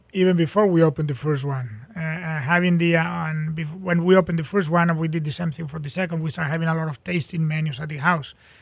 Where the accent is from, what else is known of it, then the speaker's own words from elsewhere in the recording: Barcelona, Catalonia, Spain; At the same time, we're from Barcelona. Barcelona, Catalonia right now is going under a little bit of a political distress in Spain and the separatists. We are very Catalanistic. We love Catalonia. We love Barcelona, but we are very Spanish.